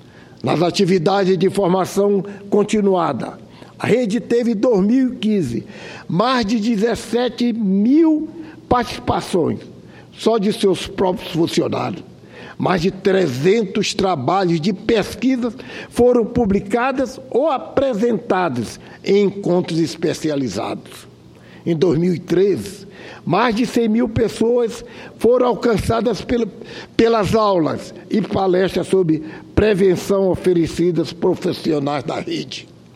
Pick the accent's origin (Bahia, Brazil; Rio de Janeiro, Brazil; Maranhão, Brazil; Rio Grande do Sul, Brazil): Maranhão, Brazil; Bacabal; Eu sou da cidade de Bacabal do Maranhão, com muito orgulho, ex-prefeito daquela cidade.